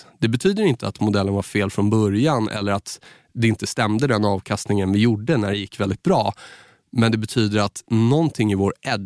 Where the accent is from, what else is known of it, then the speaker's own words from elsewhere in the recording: Saltsjöbaden, Stockholm County, Sweden; en gammal kompis från Saltis där jag är uppvuxen